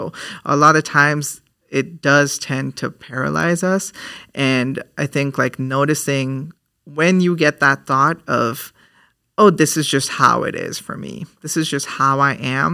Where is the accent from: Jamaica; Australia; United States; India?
India; which is very prominent in my culture being an Indian person as well, or a South Asian person as well